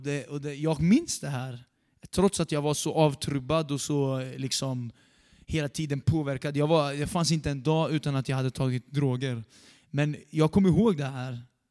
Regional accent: Norrköping, Östergötland, Sweden; så är jag uppvuxen i Norrköping. Och väldigt tidigt så hamnade jag väldigt snett redan som barn.

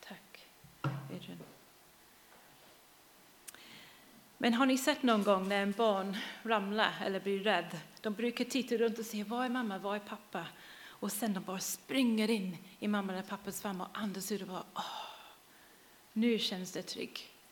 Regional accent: England, United Kingdom; Swedish is a second language; moved away as an adult; also born or lived in London; now in Sweden; vi kommer från England. Min utbildning är i konst i grunden. Så jag jobbat som konstnär i London.

